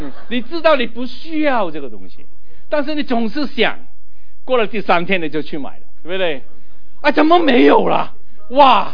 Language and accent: Chinese; Guangdong, China; 那个我们广东人吃那个用虾肉的整的饺子啊，